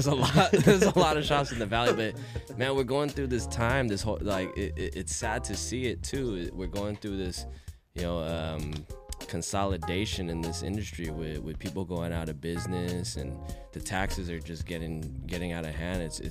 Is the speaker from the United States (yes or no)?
no; Thailand; I'm from Thailand.